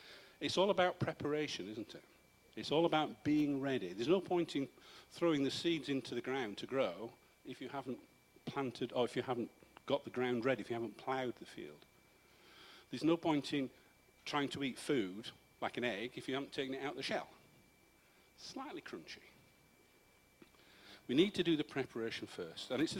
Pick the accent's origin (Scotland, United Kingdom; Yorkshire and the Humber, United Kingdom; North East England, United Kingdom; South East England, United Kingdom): Yorkshire and the Humber, United Kingdom; accent: Yorkshire; Don't take the mic out of my Yorkshire accent.